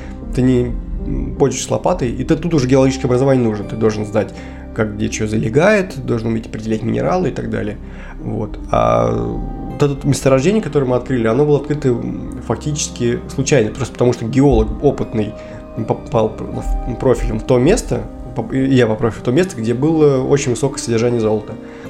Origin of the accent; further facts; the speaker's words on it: Moscow, Russia; Я москвич, вот, и это на самом деле как клеймо, можно сказать, такое негативное. То есть, я городской, я даже на даче в детстве жить не любил летом.